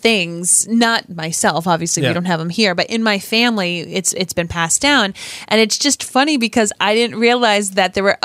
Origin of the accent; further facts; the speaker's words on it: Scotland, United Kingdom; it's just really cool being Scottish myself, you know, seeing my family tartans, because there are many.